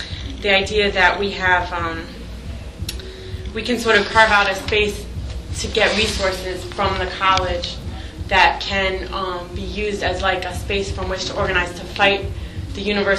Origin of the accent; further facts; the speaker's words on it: Philadelphia, Pennsylvania, United States; I'm not from here. I'm from Philadelphia.